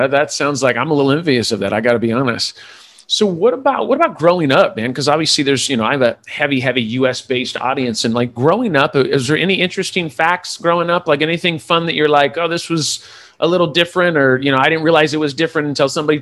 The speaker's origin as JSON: {"language": "English", "country": "United States", "said": "but that's all Americans, which I have nothing against Americans because I'm American. I love Americans"}